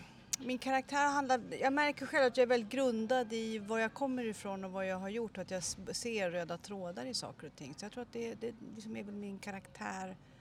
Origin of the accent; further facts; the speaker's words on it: Stockholm, Stockholm County, Sweden; Jag föddes i Stockholm och har alltid bott innanför tullarna.